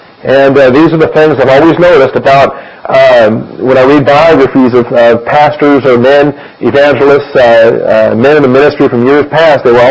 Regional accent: Washington, United States; I'm from Washington State. But we're all Americans, as it were.

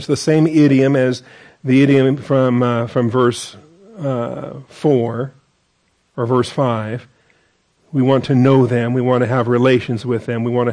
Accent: Seattle, Washington, United States; moved away as an adult; I was born and raised in Seattle, so I was a Seattleite when I joined the Army and left home.

